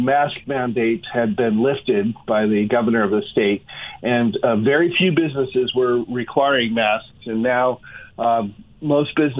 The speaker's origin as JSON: {"language": "English", "region": "Colorado", "country": "United States", "tie": "born or raised there", "said": "Yeah, I'm a native, and I've spent most of my life in Colorado. I've moved away for school and for work, but I always ended up moving back."}